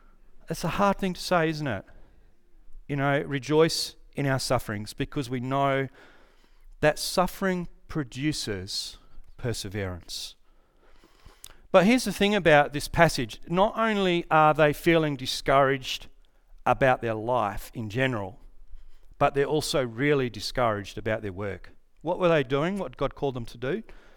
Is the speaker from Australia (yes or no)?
yes; Western Australia, Australia; So I grew up in the Great Southern, and I worked at a dealership, machinery and automotive dealership.